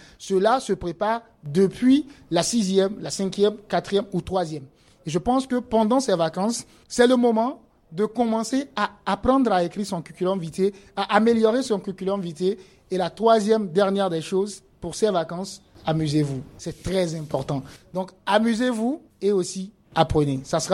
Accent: Niger; chez nous, au Niger

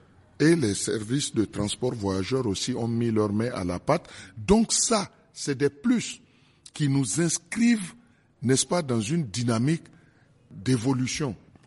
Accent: Niamey, Niger; Moi, je suis de Niamey.

